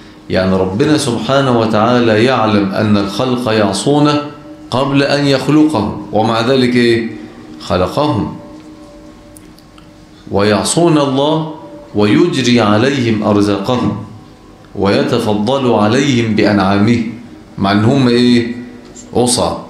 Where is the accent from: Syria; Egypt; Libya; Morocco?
Egypt; حته الذهب دي عندنا في مصر ثمنها مثلا يجي 300,000 جنيه دي يوميته